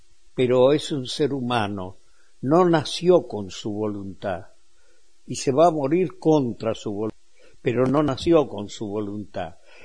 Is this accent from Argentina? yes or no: yes; Argentina; a mí también me pasa, como argentino en la Argentina, mi corazón está acá